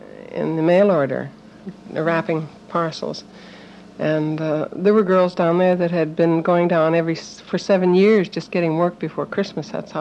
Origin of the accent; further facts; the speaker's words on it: Roland, Manitoba, Canada; born there; I was born in Roland, Manitoba. I've just been back.